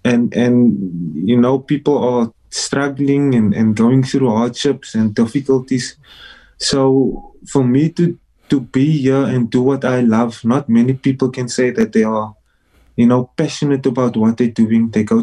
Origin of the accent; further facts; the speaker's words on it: Cape Town, Western Cape, South Africa; Growing up in Cape Town, played for Collegians, Primroses, and then moved on to Bishops